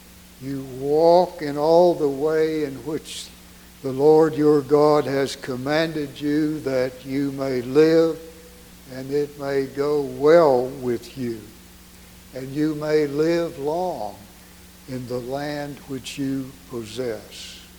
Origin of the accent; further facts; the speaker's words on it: Rockbridge Baths, Virginia, United States; I was born outside of Lexington, a place called Rockbridge Baths, a church called Bethesda. I grew up with mountains on two sides and the river, Maury River, in front of the house. I kind of had the run of that country.